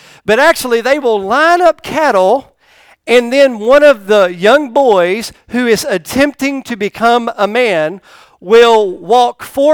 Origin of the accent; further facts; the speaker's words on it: Tennessee, United States; I used to see this quite a bit as a child growing up in Tennessee at our church.